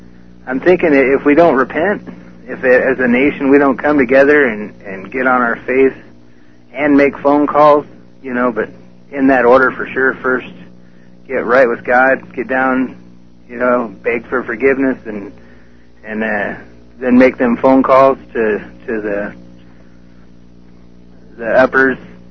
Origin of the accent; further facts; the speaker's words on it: Colorado, United States; born there; Where I was born at in Colorado, in the museum, they had a skeleton that was like about 10 feet tall.